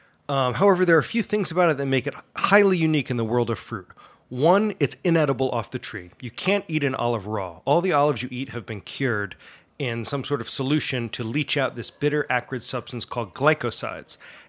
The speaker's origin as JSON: {"language": "English", "region": "New York City area", "country": "United States", "tie": "born or raised there", "lives_now": "Allendale, United States", "said": "I'm a resident of Allendale, New Jersey. I grew up just outside New York City my whole life, and there was no olive oil growing up."}